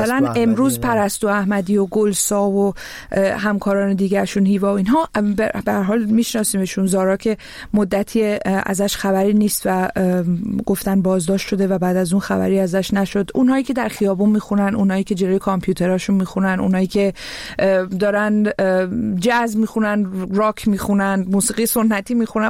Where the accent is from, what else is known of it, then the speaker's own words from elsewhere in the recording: Tehran, Tehran Province, Iran; moved away; من وقتی که از تهران اون موقع اومدم